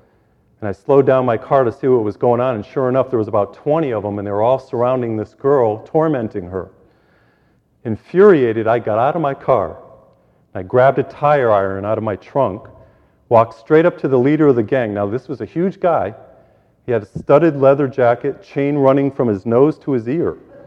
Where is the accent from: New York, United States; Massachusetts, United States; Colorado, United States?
Massachusetts, United States; Can you imagine, you know, we come from Massachusetts.